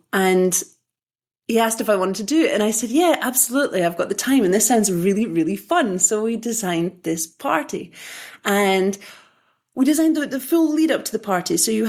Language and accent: English; Scotland, United Kingdom; now in Amsterdam, Netherlands; I'm in Amsterdam. That is where I have been for almost 10 years, but I'm from Scotland, as you can tell from the accent.